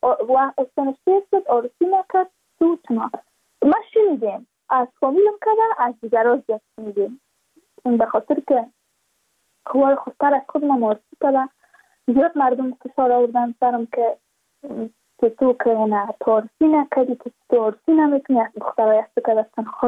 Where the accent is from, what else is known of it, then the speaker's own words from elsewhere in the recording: Badakhshan, Afghanistan; چون ما از بدخشان هستیم،